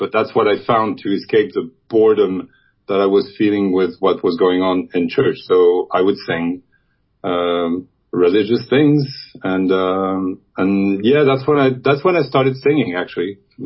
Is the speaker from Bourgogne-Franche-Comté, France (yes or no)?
no; Paris, Île-de-France, France; I grew up in Paris.